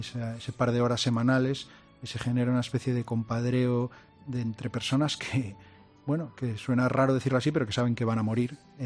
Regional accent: Galicia, Spain; Yo soy gallego y tendría que decir depende.

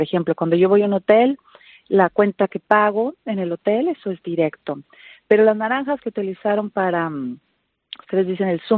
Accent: Mexico; en esa época yo era ministra de turismo en mi país, en México

